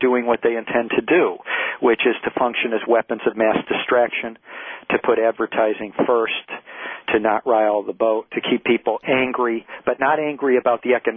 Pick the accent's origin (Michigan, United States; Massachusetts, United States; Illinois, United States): Michigan, United States; Detroit; I remember when I was growing up in Detroit in the schools, you know, we had a free press